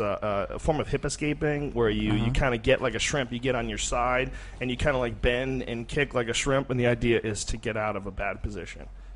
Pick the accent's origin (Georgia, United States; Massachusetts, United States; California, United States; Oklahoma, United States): Massachusetts, United States; Boston; also born or lived in New Jersey; I was born in New Jersey, and I grew up mostly in Boston.